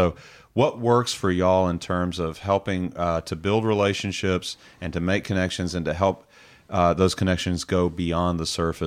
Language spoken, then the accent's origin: English; Nashville, Tennessee, United States; accent: southern; So I got this southern accent, and I show up, and I'm from Nashville. It's like the home of country music, and everybody thinks that I grew up hunting and fishing. I grew up in a city, guys. Like, Nashville's a city, you know?